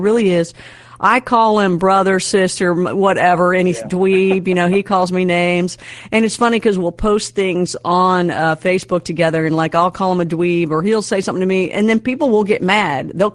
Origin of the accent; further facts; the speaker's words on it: Louisville, Kentucky, United States; living in Louisville, my hometown, where I'm at now.